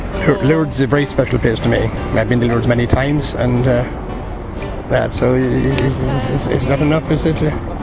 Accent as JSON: {"language": "English", "country": "Ireland", "said": "I'm Irish. And quite honestly, thanks be to God, I never lost my faith on the way, and still as strong as ever."}